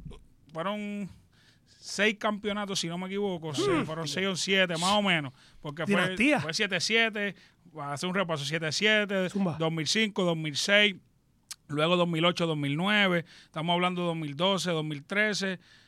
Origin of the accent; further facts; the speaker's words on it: Cidra, Puerto Rico; Hay que ser realista, yo soy de Sidra